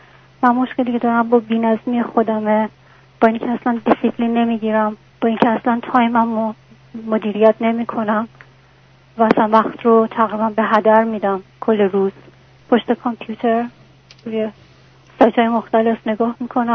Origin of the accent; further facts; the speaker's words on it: Iran; moved away as an adult; 8 ساله که خارج از ایرانم.